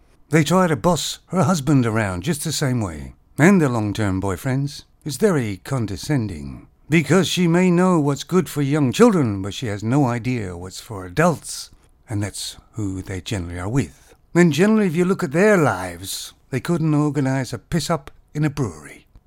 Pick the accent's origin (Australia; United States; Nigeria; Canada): Canada; I'm from Canada and I used to live in a very small little town. You know the towns where you cough one end and you've got pneumonia the other.